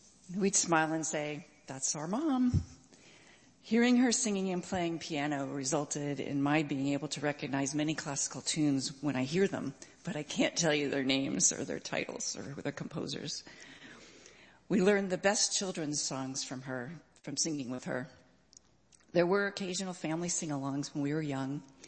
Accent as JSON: {"language": "English", "town": "Hartford", "region": "Connecticut", "country": "United States", "tie": "born or raised there", "said": "She was also in our Unitarian Universalist Church Choir in Hartford, Connecticut."}